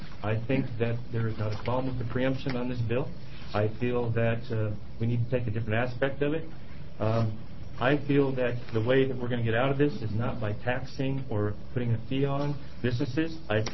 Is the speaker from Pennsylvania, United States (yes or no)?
no; Coos Bay, Oregon, United States; I'm from Coos Bay.